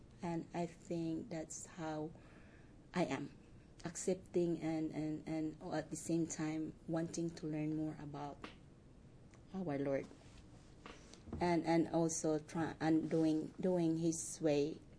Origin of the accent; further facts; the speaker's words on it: Philippines; English is a second language; now in United States; asked me if I am from Philippines, you know, or I'm Filipina, and then invited me to go with her to meet other Filipinos